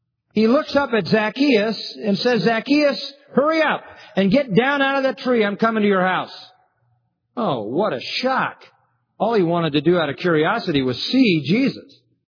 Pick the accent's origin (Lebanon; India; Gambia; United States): India; moved away as an adult; now in Sydney, Australia; I live in Sydney, Australia, with my wife. We are originally from India.